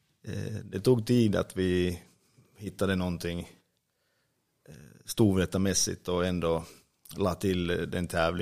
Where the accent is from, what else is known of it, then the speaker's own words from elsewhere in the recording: Finland; now in Sweden; det blev lite skit hemma i Finland nu